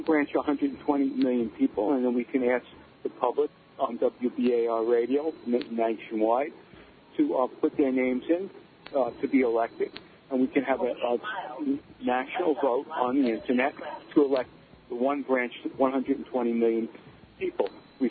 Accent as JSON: {"language": "English", "town": "Staten Island", "region": "New York", "country": "United States", "said": "I'm from Staten Island."}